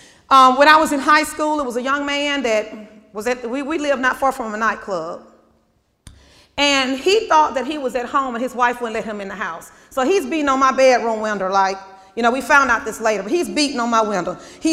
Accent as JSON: {"language": "English", "town": "Mobile", "region": "Alabama", "country": "United States", "tie": "born or raised there", "said": "I remember going downtown Mobile. We grew up in Alabama, and we would go to Mardi Gras"}